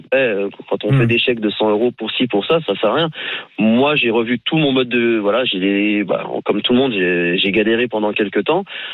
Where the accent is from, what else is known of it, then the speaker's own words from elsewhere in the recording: Strasbourg, Grand Est, France; now in Paris, France; Je viens de Strasbourg, donc les vélos, ça a toujours été.